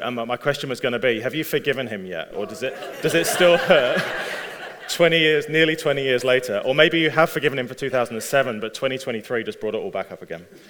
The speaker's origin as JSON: {"language": "English", "region": "England", "country": "United Kingdom", "said": "So I still don't know, but I am English. My wife is Welsh, which you must understand is very different."}